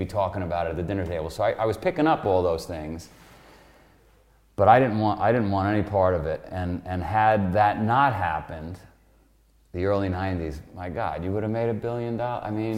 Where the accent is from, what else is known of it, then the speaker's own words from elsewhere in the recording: Queens, New York, United States; I grew up in Queens, mm-hmm. Italian neighborhood.